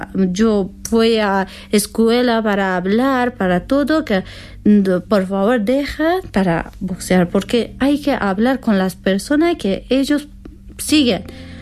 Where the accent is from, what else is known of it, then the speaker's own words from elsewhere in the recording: Afghanistan; Spanish is a second language; Ahora sí, soy de Afganistán.